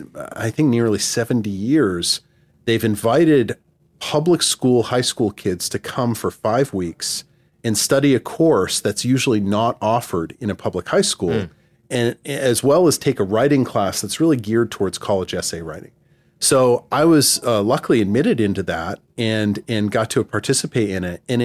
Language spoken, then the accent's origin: English; Chesterfield, New Hampshire, United States; Yeah, I grew up in Southwest New Hampshire, outside of Keene, I in a town called Chesterfield, and then I went to Keene High School. So my hometown is 3,000 people, pretty rural